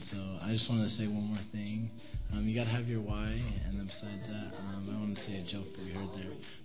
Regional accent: Bountiful, Utah, United States; I'm from Bountiful.

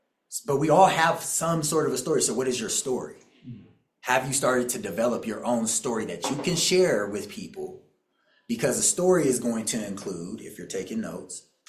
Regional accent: Tucson, Arizona, United States; I'm from Tucson, Arizona.

